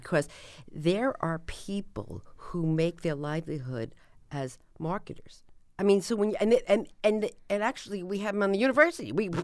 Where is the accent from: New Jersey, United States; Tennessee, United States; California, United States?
New Jersey, United States; I mean, I'm from New Jersey, and I can calculate 20% off before I can speak English.